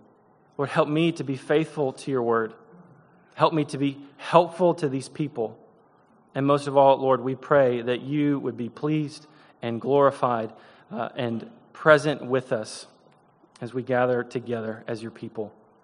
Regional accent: Michigan, United States; I know that we technically have winter in Southern California, but growing up in Michigan, it's a little bit different environment.

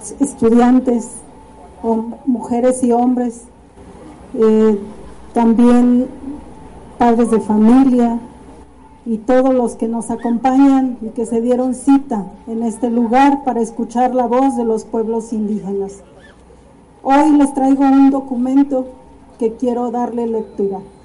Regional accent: Mexico; lo que somos como nación mexicana

